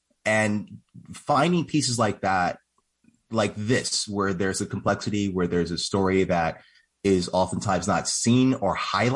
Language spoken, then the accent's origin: English; St. Louis, Missouri, United States; I thought about leaving St. Louis. I grew up in St. Louis. It's a super racist town.